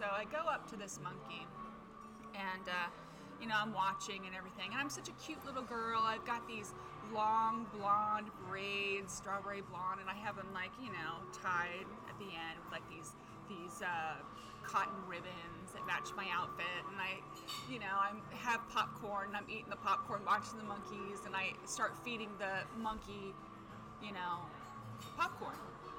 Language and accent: English; New Mexico, United States; now in Lehigh Valley, United States; I come from New Mexico. There are no blue flowers in New Mexico.